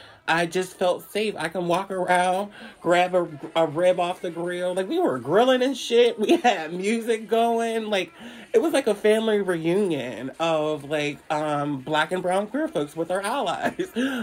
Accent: Pittsburgh, Pennsylvania, United States; I'm 33 years old. I'm from Pittsburgh, Pennsylvania.

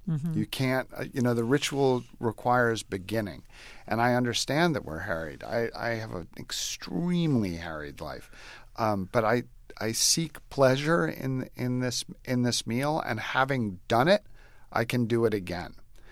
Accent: United States; I mean, look, I'm an American. I love television.

